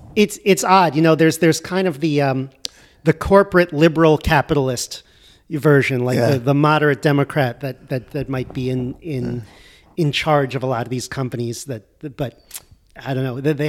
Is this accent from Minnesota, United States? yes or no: no; Weston, Connecticut, United States; I feel like Niederhofer is from Weston, where I grew up.